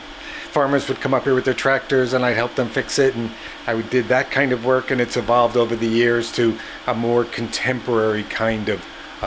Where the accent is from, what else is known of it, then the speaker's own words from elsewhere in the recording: New York, United States; now in Vermont, United States; And especially being a New Yorker, we did not have this immediate connection.